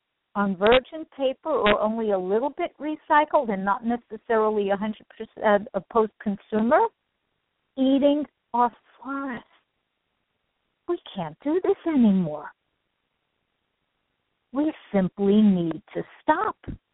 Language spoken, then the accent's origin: English; New York City, New York, United States; And I come from New York City, where when there aren't any trees in an area, it can be like being in a war zone, almost.